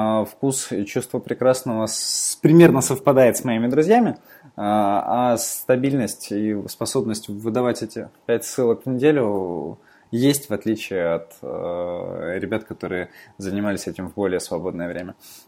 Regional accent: Rostov-on-Don, Rostov Oblast, Russia; Я из Ростова-на-Дону. И здесь сейчас и живу, и работаю.

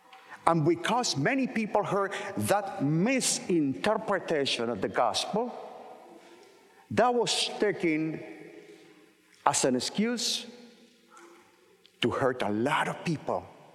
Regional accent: Nicaragua; I'm from Nicaragua, Central America.

